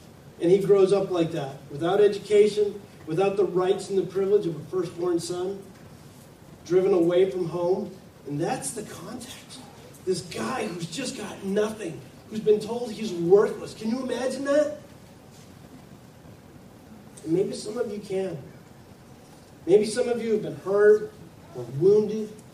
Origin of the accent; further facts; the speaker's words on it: Scotland, United Kingdom; He's Hispanic, brown, and I'm Scottish, pink.